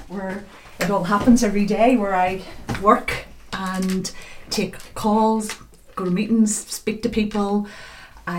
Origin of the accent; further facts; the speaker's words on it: Belfast, Northern Ireland, United Kingdom; I was a member of Crumlin Road Presbyterian as a child and Bilston Road Mission Hall because we grew up in North Belfast